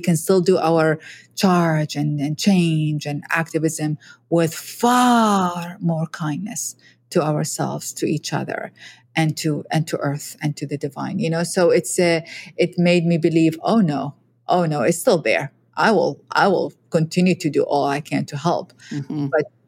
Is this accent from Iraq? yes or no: yes; Iraq; I'm a woman from Iraq, yeah, you know, yeah. It's the same stereotype, you know, and I have to, and I'm a Muslim woman, right?